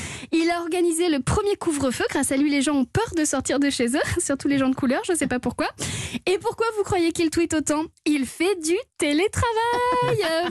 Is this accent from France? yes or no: yes; France; moi, je suis franco-américaine. Et oui, je suis française par mon père qui est breton. Et je suis américaine par ma mère